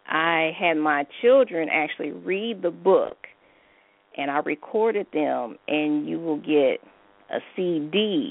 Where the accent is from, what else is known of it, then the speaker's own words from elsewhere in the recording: Mansfield, Ohio, United States; since I am from Mansfield, Ohio, I want to next, maybe around Thanksgiving, come home and see if I can do a book signing there.